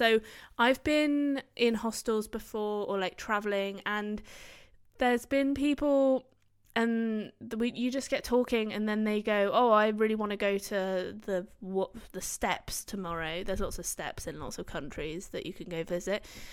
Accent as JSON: {"language": "English", "region": "England", "country": "United Kingdom", "said": "I'm from England and I want a party tonight."}